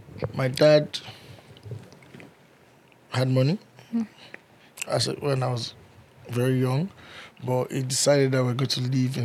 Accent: Port Harcourt, Rivers, Nigeria; also born or lived in Okrika; So, born in River State, Okrika. I'm from Okrika. And grew up in Port Harcourt.

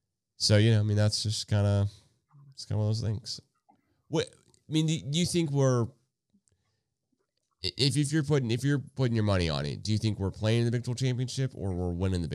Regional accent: Oklahoma City, Oklahoma, United States; We grew up in Oklahoma City. We will be watching OU.

